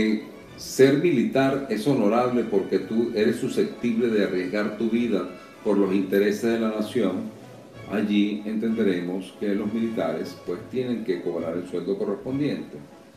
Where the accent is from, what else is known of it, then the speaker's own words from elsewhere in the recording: Venezuela; Creo que tenemos que revisar nuestra conciencia como venezolanos.